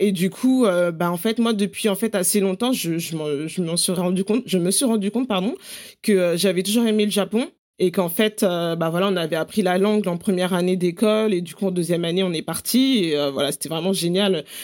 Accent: Paris, Île-de-France, France; j'ai 33 ans et voilà. Je suis née, j'ai grandi à Paris et en banlieue parisienne

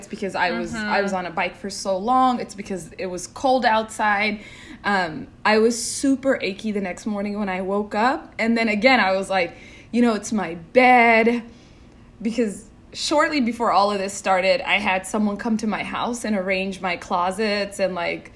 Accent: Seattle, Washington, United States; now in New York City, United States; So I grew up by myself in Seattle, Washington.

